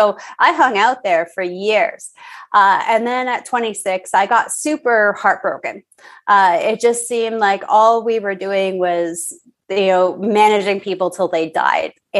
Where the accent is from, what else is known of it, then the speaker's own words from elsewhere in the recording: Toronto, Ontario, Canada; We're from Toronto. It's the most diverse city in the entire world.